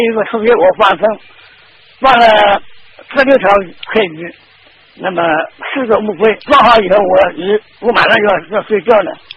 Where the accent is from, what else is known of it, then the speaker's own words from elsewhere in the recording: Shanghai, China; 我是上海的，而且我是大陆上海的